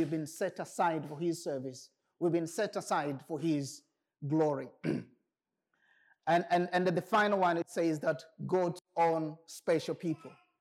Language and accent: English; Tanzania; now in United Kingdom; I was born in Tanzania, so my original nationality was Tanzanian, okay? So I grew up in Tanzania, and then I decided to come to UK, and then I changed my nationality into British.